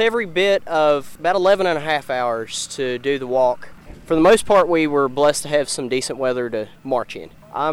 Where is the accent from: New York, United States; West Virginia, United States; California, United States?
West Virginia, United States; Rupert; I'm 19 from Rupert, West Virginia.